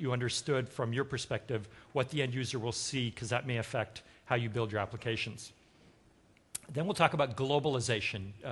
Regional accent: Montreal, Quebec, Canada; I myself primarily use English as a language, but I grew up in Montreal in Canada, and so I also speak French fairly fluently.

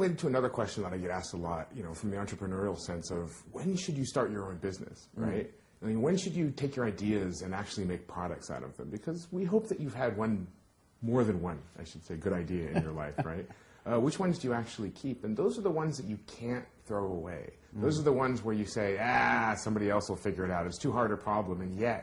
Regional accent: Hawaii, United States; moved away as an adult; also born or lived in Seattle; I grew up in Hawaii, which is a wonderful place, but at the same time, it's a very difficult place to make a living in. And so I left Hawaii. I went to Seattle.

